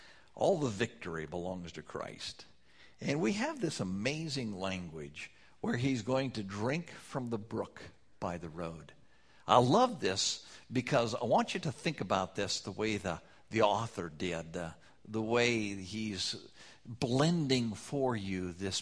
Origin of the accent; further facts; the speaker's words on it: Buffalo, Wyoming, United States; I grew up in Buffalo, Wyoming. It's a little town nestled right in the foothills of the Bighorn Mountains.